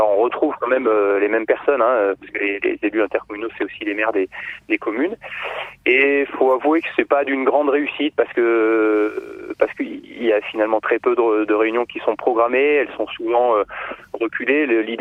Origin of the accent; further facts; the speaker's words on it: Auvergne-Rhône-Alpes, France; born there; maintenant ma vie se passe en quasi-totalité en montagne, mais je ne suis pas né en montagne, je suis né en Ardèche.